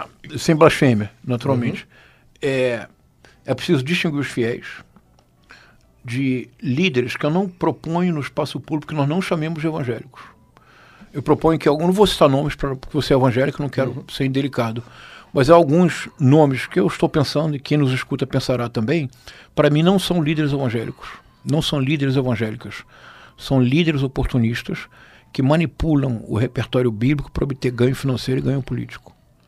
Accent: Rio de Janeiro, Brazil; Tanto eu cresci em Bento Ribeiro.

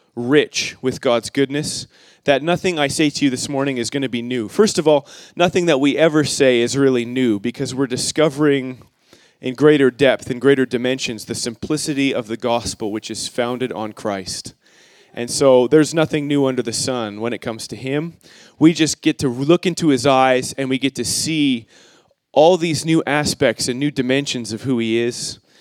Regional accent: Canada; Please listen to their funny accents, to my funny accent. We just want to build a bridge between our culture and yours. Everything you've heard about Canada is true. We are raised on maple syrup and bacon.

